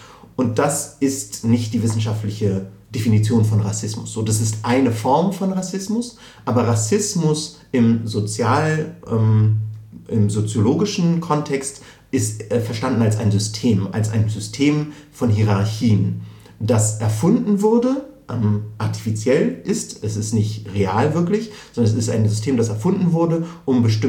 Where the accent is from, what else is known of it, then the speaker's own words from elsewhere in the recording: Berlin, Germany; Also es reicht nicht, wenn ich in Berlin sage, dann wird sehr oft immer noch nachgefragt, wo ich dann wirklich herkomme